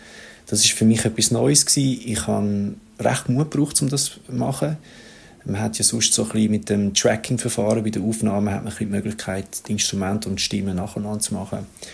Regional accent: Zurich, Switzerland; Meine Mutter ist Engländerin und mein Vater ist Tschech. Ich bin aber hier in Zürich geboren und aufgewachsen.

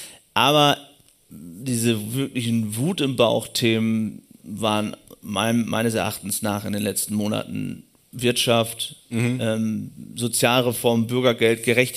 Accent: Lower Saxony, Germany; also ich komme persönlich aus Ostfriesland, aber auch war viel in Ostdeutschland, auch im anderen ländlichen Raum unterwegs

